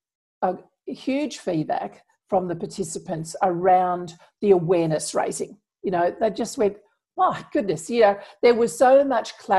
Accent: Sydney, New South Wales, Australia; See, I don't think as a child growing up in Sydney, I don't think I'd ever heard of, well, anything like the Black Lives Matter movement

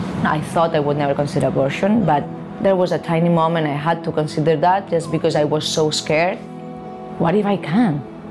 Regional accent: Barcelona, Catalonia, Spain; moved away as an adult; now in New York, United States; I moved to New York 6 years ago. I'm from Barcelona.

